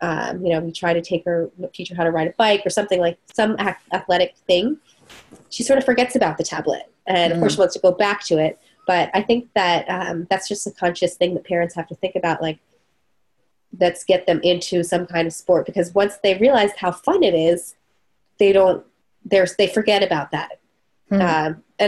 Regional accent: Maryland, United States; Where I grew up in Maryland, it's swimming is a really big sport there.

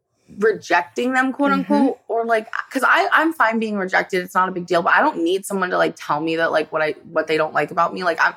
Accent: Sweden; now in United States; I live in Arizona, but like I'm from Sweden.

